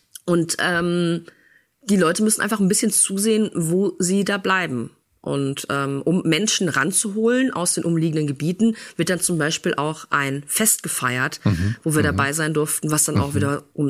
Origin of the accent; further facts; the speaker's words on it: North Rhine-Westphalia, Germany; ich komme aus Ostwestfalen, Lippe vom Dorf.